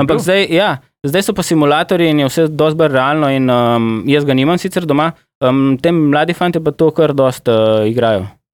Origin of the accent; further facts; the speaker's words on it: Vipava, Goriška, Slovenia; on je z Idrije, jaz sem iz Vipave